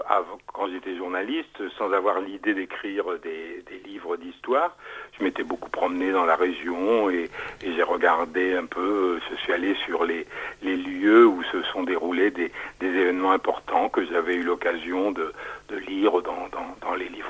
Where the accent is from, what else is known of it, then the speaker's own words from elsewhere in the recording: Hauts-de-France, France; Enfin, c'est pas exactement ma région parce que moi, je suis originaire du Nord.